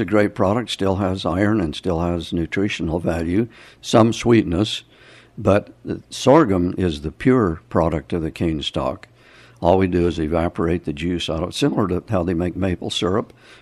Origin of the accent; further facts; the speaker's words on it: Leeds, Utah, United States; I grew up in Leeds. We went to school for 6 years in the old schoolhouse that's now the town office.